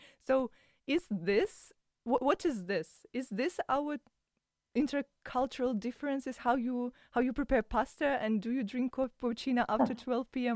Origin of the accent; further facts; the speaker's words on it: Russia; English is a second language; As I said, like I'm from Russia, and I'm like, why?